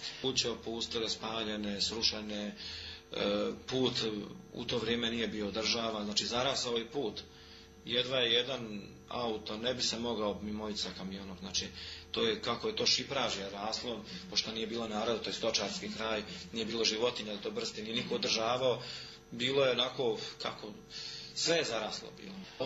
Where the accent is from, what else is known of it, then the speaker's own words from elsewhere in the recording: Tuzla, Federation of Bosnia and Herzegovina, Bosnia & Herzegovina; also born or lived in Dalmatia; Rodom sam iz Tuzle, bogoslovio, završio s Sremskim Karlovcima